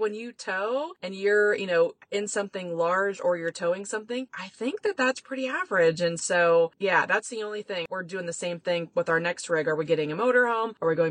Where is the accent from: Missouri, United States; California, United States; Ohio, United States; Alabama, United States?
Ohio, United States; also born or lived in Florida; We're from Ohio. In fact, we're in Ohio right now, Northeast Ohio, but we lived in Florida for 20 years before we started traveling.